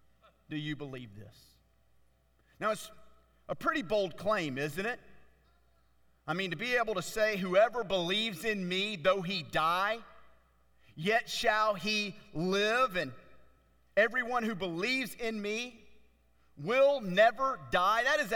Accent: Louisiana, United States; You know, I've told the church before, I'm from Louisiana. It's where I grew up.

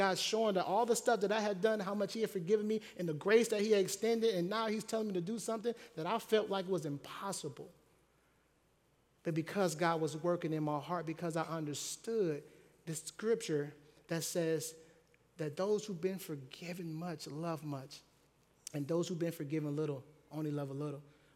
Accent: Akron, Ohio, United States; growing up in Akron, Ohio, to a single mom, it was four of us, different dads, in the hood environment, the ghetto, the projects, home of LeBron James

